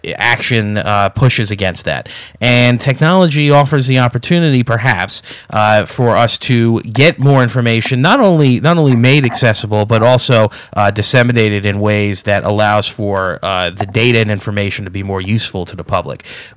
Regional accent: Ossining, New York, United States; not too far from where I grew up in Ossining.

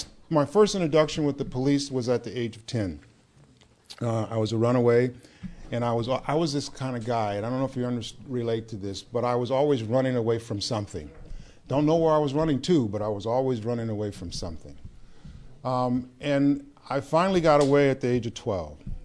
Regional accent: San Francisco, California, United States; us to California, to San Francisco, to raise as their children, because that's the way it was. And I grew up being versed in the King James Version.

